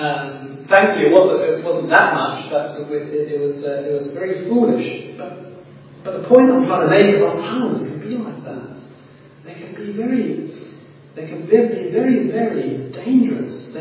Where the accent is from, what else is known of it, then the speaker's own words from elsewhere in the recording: South Africa; me and my brother Jason, growing up in South Africa, we used to live on the back of a house used to be on the back of a forest.